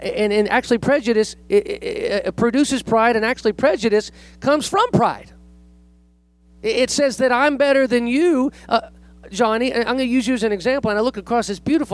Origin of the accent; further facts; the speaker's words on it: San Jose, California, United States; but I grew up in California. If you look at my yearbook, I'm a minority.